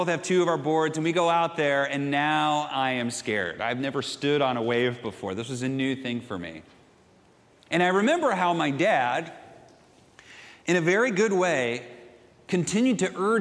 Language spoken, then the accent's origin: English; San Juan Capistrano, California, United States; I grew up in San Juan Capistrano. It's kind of a horse town near the ocean, not too far from here in the southern part of Orange County.